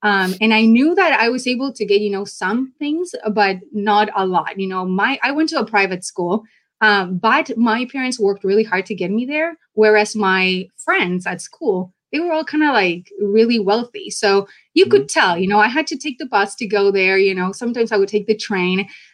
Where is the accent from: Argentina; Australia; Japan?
Argentina; Buenos Aires; Well, you know, I grew up in South America in Buenos Aires, Argentina. So I would describe really my family as a struggling middle class.